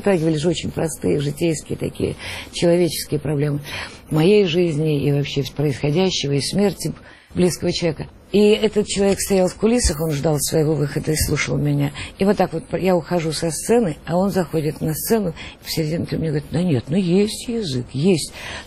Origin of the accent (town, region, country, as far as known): Hlukhiv, Sumy Oblast, Ukraine